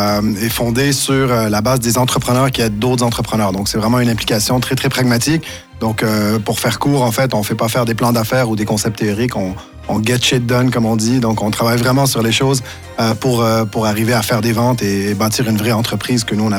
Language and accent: French; Canada; Ouais, ça va rapidement être trahi par mon accent.